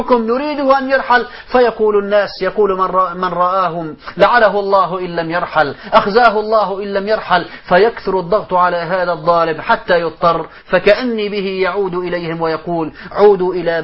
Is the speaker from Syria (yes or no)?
yes; Syria; عندنا في الشام